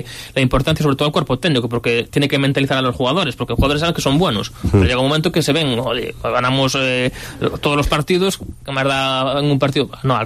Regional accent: Verín, Galicia, Spain; Yo fui a Verín, que es mi pueblo, comí con mis abuelas y fui a ver el partido tranquilamente.

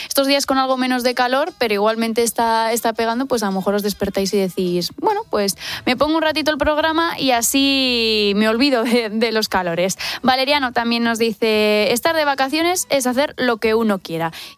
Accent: Huelva, Andalusia, Spain; y ahora en verano voy a la playa cuando puedo por el trabajo y además en la de mi tierra, las de Huelva, que son las mejores del mundo.

